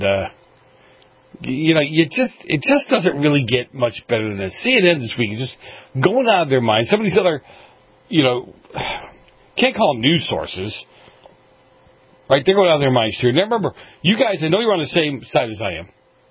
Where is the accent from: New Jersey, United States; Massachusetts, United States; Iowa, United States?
Massachusetts, United States; Boston; And I'm from Boston, so, you know, sometimes I get a little tired.